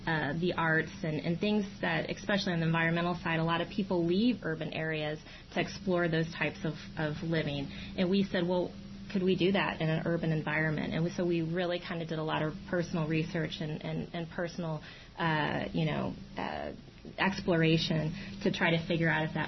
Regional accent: Independence, Missouri, United States; now in Kansas City, United States; Well, so I just recently moved here, but I grew up in the Independence area.

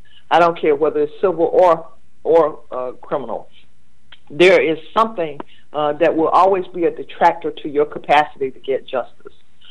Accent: Windsor, North Carolina, United States; Oh, yes. I was born and raised in Windsor, North Carolina. Spent most of my formative years in the northeastern part of the state.

